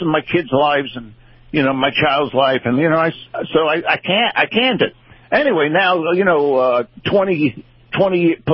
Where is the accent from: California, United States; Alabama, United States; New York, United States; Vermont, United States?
New York, United States; Oh, well, I'm from New York